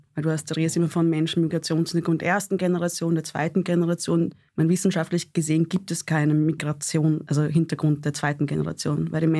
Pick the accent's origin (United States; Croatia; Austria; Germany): Austria; Vienna; ich bin Wienerin.